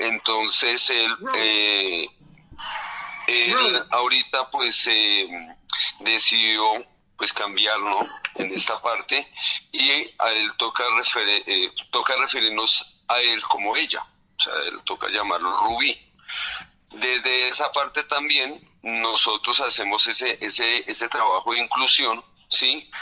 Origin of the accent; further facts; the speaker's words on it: Colombia; Donde podamos rescatar nuestra identidad como colombianos, poder trabajar la tradición folclórica colombiana